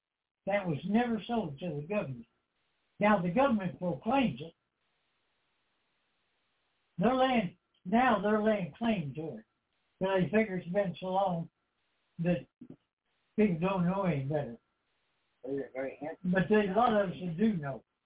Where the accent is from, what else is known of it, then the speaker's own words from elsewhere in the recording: Grayhampton, Kentucky, United States; I was raised in Meade County, a little place called Grayhampton. And here, we only had three different churches. The Catholic Church, the Methodist Church, and the Baptist Church.